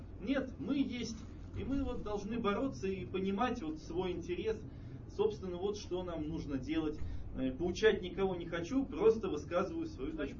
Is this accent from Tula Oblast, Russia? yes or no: no; Moscow, Russia; я сам москвич